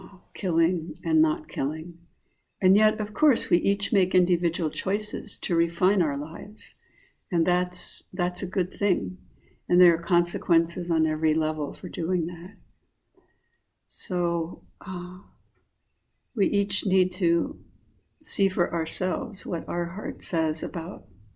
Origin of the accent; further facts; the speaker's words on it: Arizona, United States; I grew up in the Sonoran Desert of Arizona and grew up with a real conditioning around insect and creepy crawly creatures